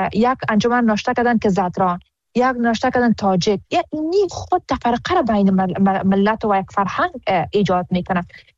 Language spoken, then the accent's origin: Persian; Afghanistan; ما حمایت همه افغانهای ما را ضرورت داریم و خودم یک قدر از خونمون به بدنم باشه بخاطر وطندارم، وطنم دریغ نمیکنم